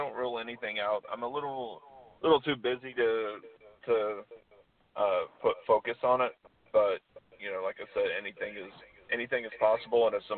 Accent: Florida, United States; But where I grew up in Florida, they did do barbecue Texas style.

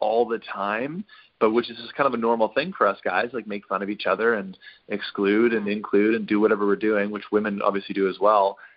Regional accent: Western Canada, Canada; I grew up in Western Canada, right. So there's lots of room for shooting stuff.

